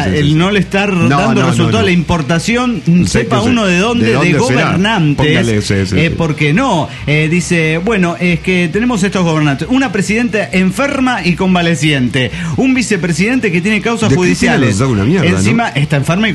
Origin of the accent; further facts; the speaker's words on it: Tapachula, Chiapas, Mexico; now in Axochiapan, Mexico; Hola, ¿cómo están, amigos? … de Tapachula, Chiapas.